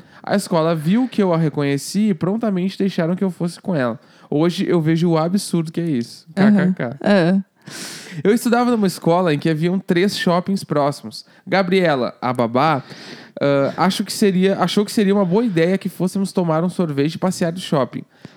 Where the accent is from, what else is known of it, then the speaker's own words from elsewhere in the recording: Manaus, Amazonas, Brazil; tenho 25 anos e sou de Manaus.